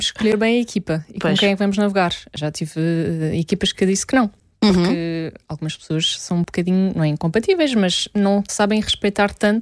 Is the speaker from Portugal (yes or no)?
yes; Portugal; Sou portuguesa